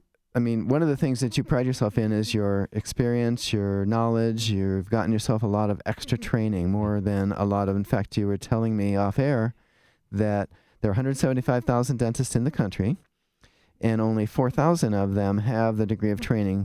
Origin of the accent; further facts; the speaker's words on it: Twinsburg, Ohio, United States; I grew up in Twinsburg, and I was the number one caddy at Chagrin Valley Country Club when I was 12.